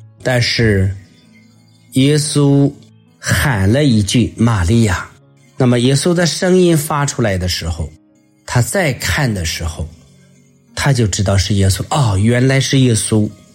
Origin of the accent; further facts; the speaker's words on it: China; 就像我们中国人说的，视而不见，听而不闻。